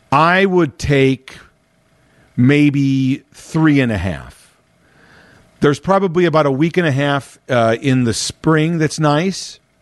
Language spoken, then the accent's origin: English; Chicago, Illinois, United States; But, born and raised in Chicago. Been living always around the city. And now, even though I live in the suburbs, I'm literally almost right across the street from Chicago.